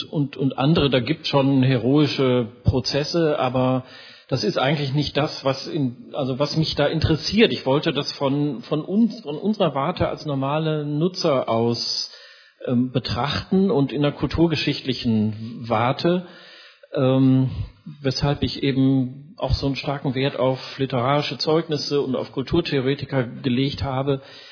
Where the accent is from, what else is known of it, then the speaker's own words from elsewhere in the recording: North Rhine-Westphalia, Germany; ich komme aus dem Ruhrgebiet, da regt man sich nicht so schnell auf.